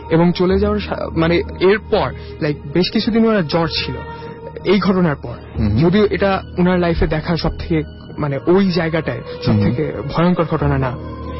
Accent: Natore, Rajshahi Division, Bangladesh; now in Dhaka, Bangladesh; আমি ঢাকায় থাকি এবং আমি নাটোরে একজন ছেলে

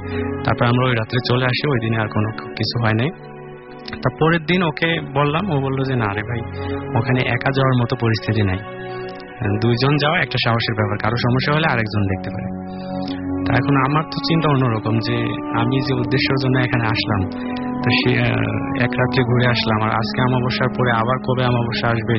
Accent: Rajbari, Dhaka Division, Bangladesh; রাজবাড়ি থেকে এসেছি।

